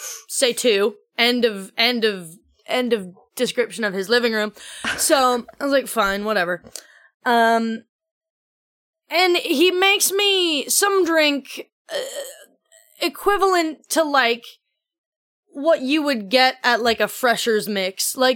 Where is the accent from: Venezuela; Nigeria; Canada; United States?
Canada; Ottawa, Ontario; also born or lived in Toronto; now in London, United Kingdom; Hello from lovely Northeast London in my flat. I am originally from Canada. I was born in Ottawa, moved to Toronto, and now I live in London. Been here for 4 years.